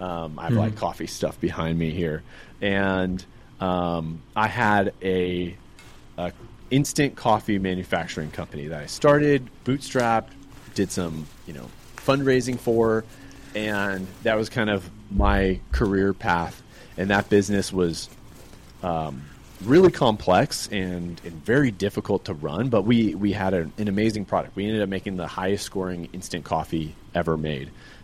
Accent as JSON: {"language": "English", "town": "Atlanta", "region": "Georgia", "country": "United States", "said": "I relocated back to my home state of Georgia, Atlanta, Georgia."}